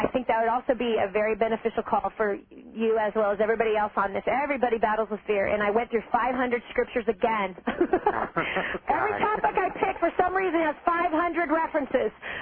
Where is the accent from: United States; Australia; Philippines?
Philippines; I'm from the Philippines.